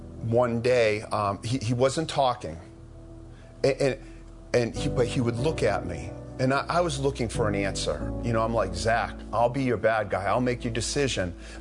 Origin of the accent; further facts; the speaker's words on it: Loudon, New Hampshire, United States; I'm from Loudoun, New Hampshire, and this is my son